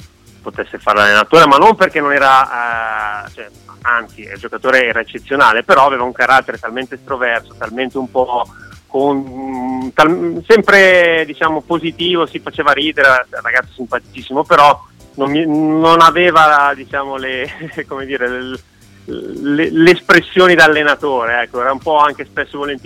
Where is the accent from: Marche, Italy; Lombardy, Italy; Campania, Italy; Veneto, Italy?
Lombardy, Italy; però essendo cresciuto vicino a Monza alla fine era la squad